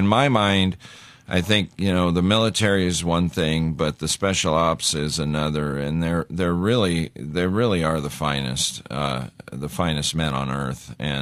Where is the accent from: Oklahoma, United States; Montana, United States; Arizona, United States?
Montana, United States; I grew up in Montana, and so when they were up in those mountains, I could smell that lime in the dirt just because I've been around it so much.